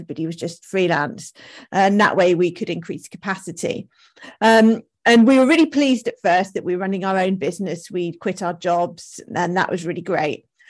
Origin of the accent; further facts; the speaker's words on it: England, United Kingdom; moved away as an adult; now in Mallorca, Spain; We're English, but last year we moved to Mallorca, Spain, because of the flexibility you get with this industry, which is amazing.